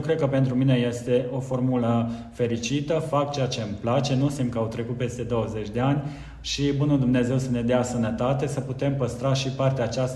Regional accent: Dumbrăvița, Bistrița-Năsăud, Romania; un articol ce am considerat eu despre satul meu natal, Dumbrăvița, cum l-am văzut

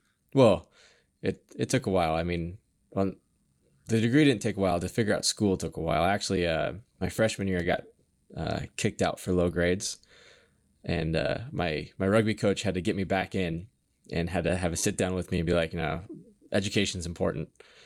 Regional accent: Kenmore, Washington, United States; I grew up in Washington. So I grew up in Kenmore. I went to Gilmore High School.

